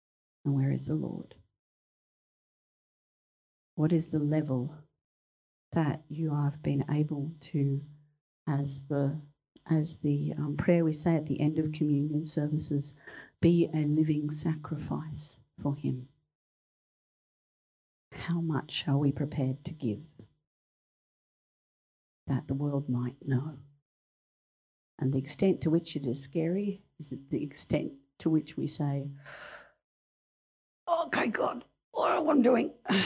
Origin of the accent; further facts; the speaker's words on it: Mount Eliza, Victoria, Australia; I grew up in Mount Eliza. I went to school with these people